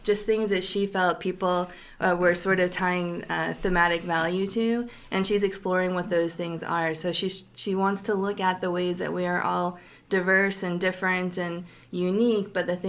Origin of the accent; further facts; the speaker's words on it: Soldotna, Alaska, United States; also born or lived in Seward; I moved to Homer in November of 2016. But before that, I grew up in Soldotna and I lived in Seward.